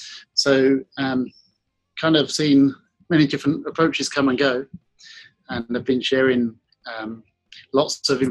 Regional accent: South East England, United Kingdom; accent: slightly Australian; also born or lived in Australia; I'm from Kent in England, and I have a little bit of Australian accent after spending a couple of years there, I'm told, but no Australian.

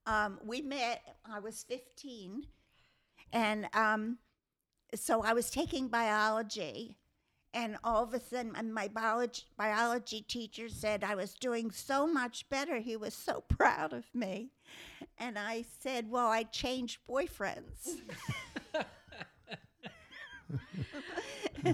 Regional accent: Ewing Township, New Jersey, United States; Okay. Well, I was raised in Ewing Township in New Jersey, and what else?

